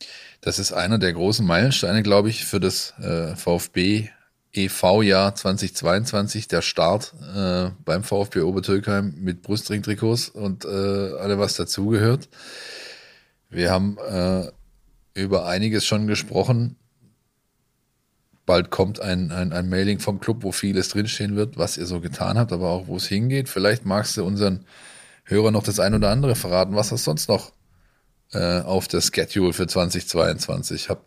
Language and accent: German; Ensing, Bavaria, Germany; Ich bin in Ensing aufgewachsen. Das ist ein Dorf.